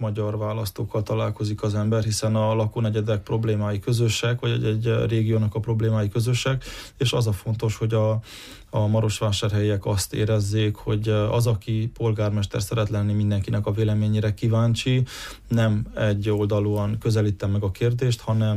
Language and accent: Hungarian; Hungary; Én Kövesdombon nőttem fel, és hát ott nincs mindenki ezért megelégedve.